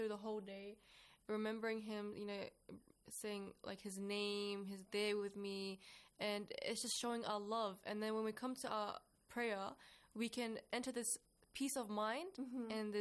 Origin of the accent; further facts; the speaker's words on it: Australia; born there; I was born in Australia, I have a child